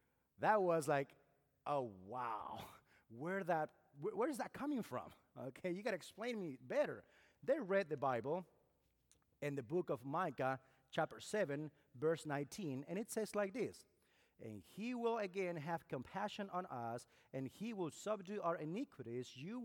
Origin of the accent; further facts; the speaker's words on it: Argentina; now in Costa Rica; I am originally from Argentina, but I live in Costa Rica. My wife is from Costa Rica.